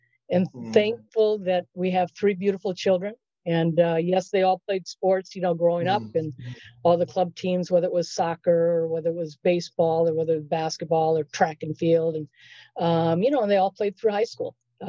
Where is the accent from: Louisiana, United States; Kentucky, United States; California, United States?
California, United States; Los Angeles; And not just because I really didn't know who he was growing up in Los Angeles.